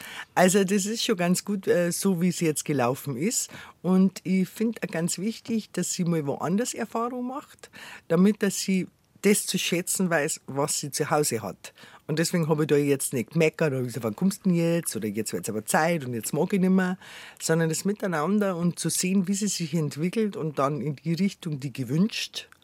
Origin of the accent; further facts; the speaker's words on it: Bavaria, Germany; accent: Bavarian; Ich habe direkt ein bisschen Angst, dass es zu bayerisch dann redet, gell?